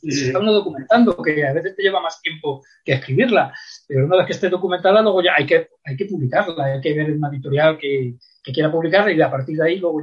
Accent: Salamanca, Castile and León, Spain; yo soy de Salamanca

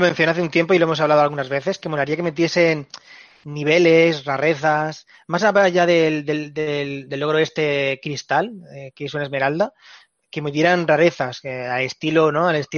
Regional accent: Region of Murcia, Spain; Aparte, soy murciano

